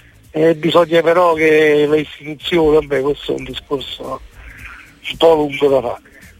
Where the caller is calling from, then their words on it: San Cipriano d'Aversa, Campania, Italy; perché io non sono napoletano, però io chiamo da San Cipriano d'Aversa.